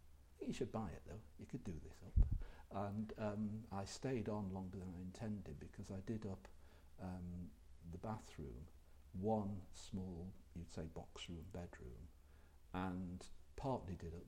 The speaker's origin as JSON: {"language": "English", "town": "Liverpool", "region": "North West England", "country": "United Kingdom", "accent": "Liverpool", "said": "I never had a very strong Liverpool accent. My mother was born and raised in Liverpool, in Everton, but didn't have a strong accent."}